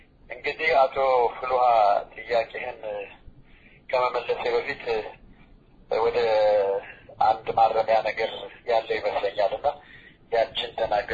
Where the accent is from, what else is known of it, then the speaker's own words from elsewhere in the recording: Addis Ababa, Ethiopia; also born or lived in Moscow; ተወልጄ ያደግኩት አዲስ አበባ ከተማ ነው።